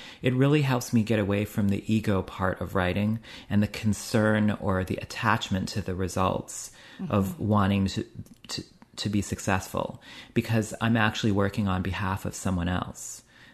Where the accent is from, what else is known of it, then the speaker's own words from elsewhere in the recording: Canada; also born or lived in England / India; And then when Pierre Trudeau opened the borders to Canada for South Asian immigrants, my parents and many others immigrated to Canada.